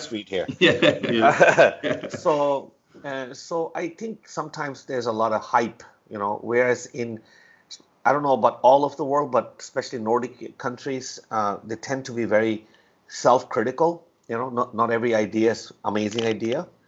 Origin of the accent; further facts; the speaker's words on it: Norway; also born or lived in Pakistan / California / Switzerland / London; now in New York, United States; I was born in Pakistan, but when I was very, very young, I moved to Norway with my family. And lived there for most of my life until I went to school in California and lived in Switzerland, London, Boston, and now living in New York.